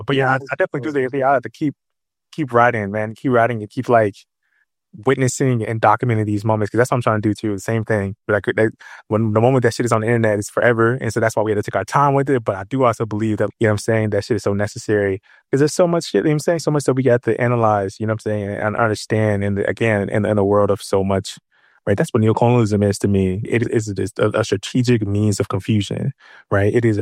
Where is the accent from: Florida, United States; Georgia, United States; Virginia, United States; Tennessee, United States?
Florida, United States; also born or lived in North Carolina / Illinois; I'm from South Florida, but I've been living in South North Carolina for 15, 16 years until last year. I moved to Illinois, but I'm back to my family's still in North Carolina. So I'm in North Carolina pretty often from the South.